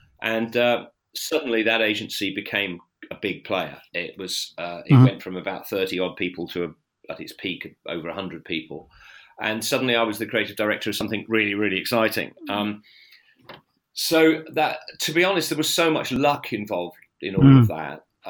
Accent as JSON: {"language": "English", "region": "East Midlands", "country": "United Kingdom", "tie": "born or raised there", "lives_now": "Norwich, United Kingdom", "said": "I born and raised in Lincolnshire, and went to school in Peterborough. There, but for the bulk of my life, I lived in Norwich in Norfolk."}